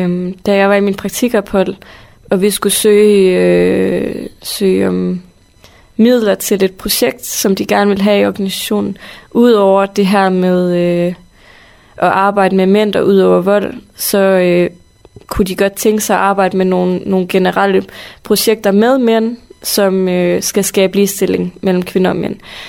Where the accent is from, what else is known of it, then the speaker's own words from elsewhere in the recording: Frederikshavn, North Denmark Region, Denmark; jeg er opvokset i Frederikshavn, og det er mig, der skriver det.